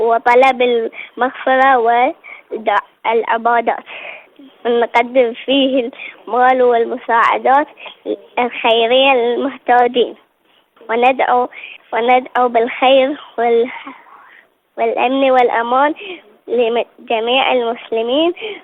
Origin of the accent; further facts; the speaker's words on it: Iraq; من العراق